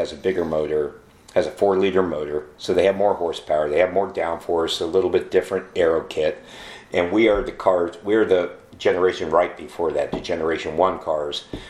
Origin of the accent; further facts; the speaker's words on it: Indianapolis, Indiana, United States; Well, it's not fair because I grew up in Indianapolis, right?